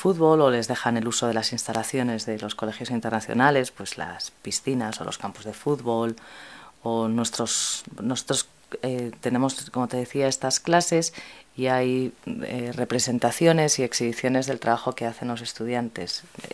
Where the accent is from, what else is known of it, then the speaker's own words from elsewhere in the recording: Spain; now in San Francisco, United States; Yo soy española, pero llevo bastantes años fuera de España y como por 8 años he vivido en San Francisco, en California.